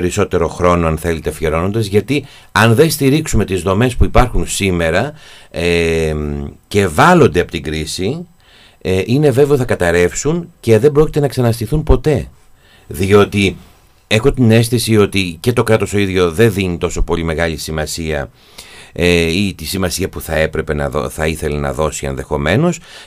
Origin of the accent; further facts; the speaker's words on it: Peloponnese, Greece; Εγώ θυμάμαι στο χωριό μου, όταν ερχόταν η βιβλιοθήκη από τη Σπάρτη